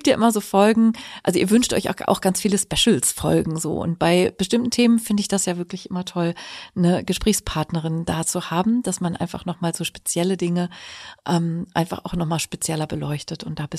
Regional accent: Northern Germany, Germany; als Norddeutsche.

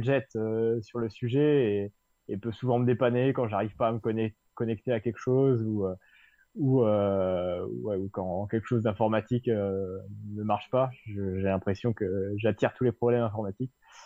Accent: Normandy, France; là où j'ai grandi, en Suisse normande, donc un coin de l'ouest du département de l'Orne, pour les rares qui ne connaissent pas la Suisse normande, un endroit de Normandie assez vallonné, assez préservé aussi, pas mal de bocages

